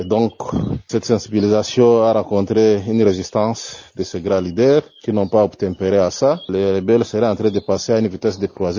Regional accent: Rutshuru, North Kivu, DR Congo; La population qui sont restée chez nous à Rutshuru n'avait plus de choix, ne savait pas où aller.

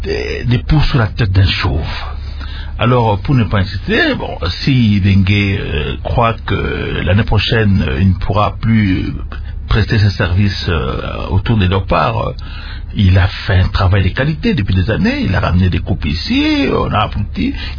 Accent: DR Congo; Chez nous en RDC

